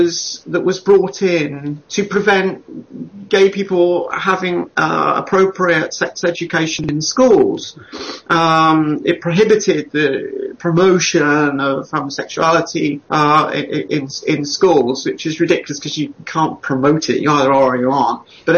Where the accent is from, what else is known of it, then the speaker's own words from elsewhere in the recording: Peckham, London, United Kingdom; now in Glasgow, United Kingdom; I've got a really lovely Glasgow accent. I'm from Peckham. You know, if I'd lived in Surrey, maybe I would have moved to Edinburgh, but I'm white trash from Peckham, so I moved to Glasgow.